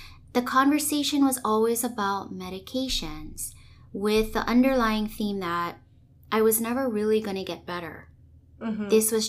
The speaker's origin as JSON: {"language": "English", "region": "Hawaii", "country": "United States", "tie": "born or raised there", "said": "So, local girl, born and raised in Hawaii."}